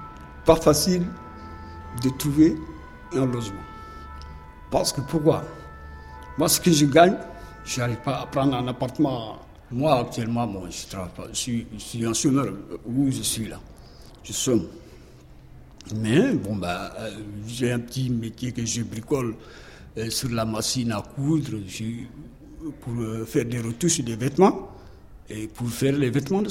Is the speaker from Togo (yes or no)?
no; Tachot, Mauritania; moved away as an adult; now in France; Je suis originaire de la Mauritanie. Mon village même, c'est à Tachot.